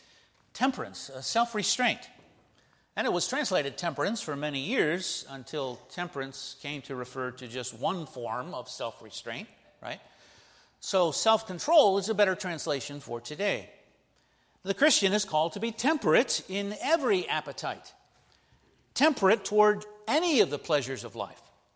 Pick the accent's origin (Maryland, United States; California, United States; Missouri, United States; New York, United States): Maryland, United States; Baltimore; when I was a child growing up in Baltimore